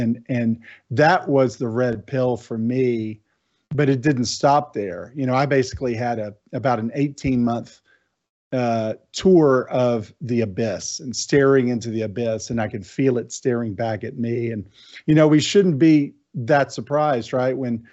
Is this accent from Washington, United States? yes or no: no; Tennessee, United States; I grew up down here in the South, grew up in Tennessee, middle-class family, hardworking dad.